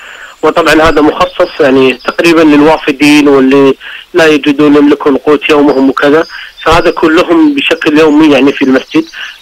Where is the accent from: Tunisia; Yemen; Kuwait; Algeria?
Kuwait; عندنا في الكويت احنا رمضان يتميز في الأمر الاجتماعي